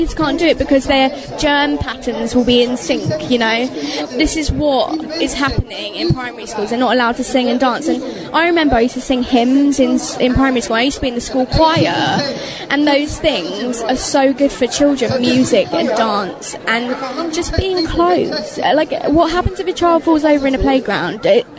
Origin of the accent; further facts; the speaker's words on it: United Kingdom; We are quite jolly people. We're British. We're ultimately, unapologetically, humorous, fun-loving people.